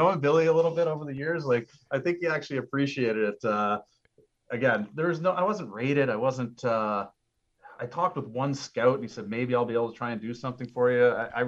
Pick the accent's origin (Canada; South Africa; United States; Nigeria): Canada; Oshawa, Ontario; I was golfing with my buddies in my hometown of Oshawa.